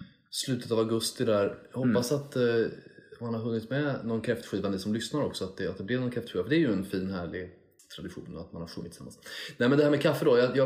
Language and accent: Swedish; Sweden; Och jag är också svensk, jag dricker det här ganska tråkiga svenska kaffet.